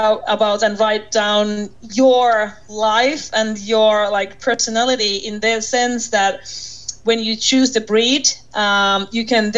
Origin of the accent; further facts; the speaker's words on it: Finland; English is a second language; I'm from Finland